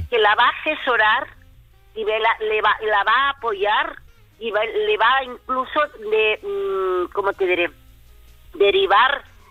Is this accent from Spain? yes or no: yes; Barcelona, Catalonia, Spain; Yo soy de Barcelona, si yo fuera de Madrid